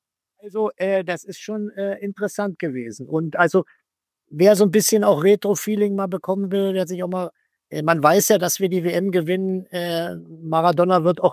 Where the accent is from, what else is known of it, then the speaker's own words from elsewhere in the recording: Berlin, Germany; moved away as an adult; now in Cologne, Germany; da war meine Kindheit bis 18 in Berlin